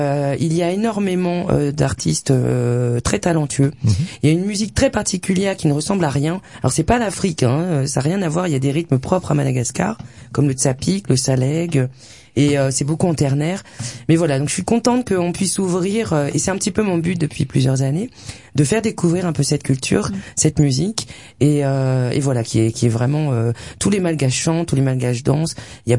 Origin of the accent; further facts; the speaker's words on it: Brittany, France; born there; je suis née en Bretagne. Je n'ai pas la culture malgache en moi. Enfin, je l'ai dans mes gènes